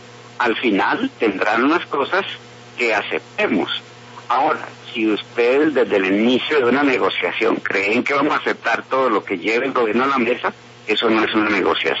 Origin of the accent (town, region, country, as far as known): Colombia